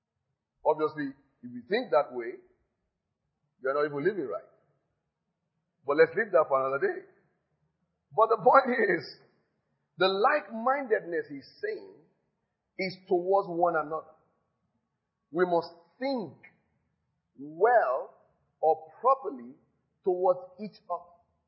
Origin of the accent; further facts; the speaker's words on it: Nigeria; Because I'm Nigerian